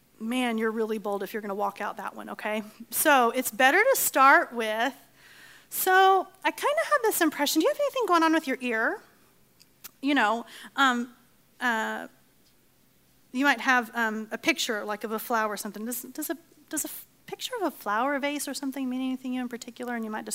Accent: Australia; I'm from Australia

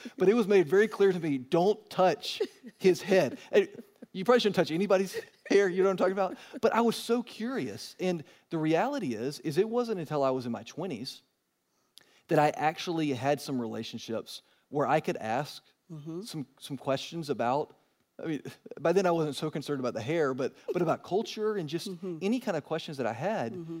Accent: Georgia, United States; also born or lived in Virginia; I mean, I grew up in Georgia and in Virginia and went to elementary school in Georgia and went to a diverse elementary school.

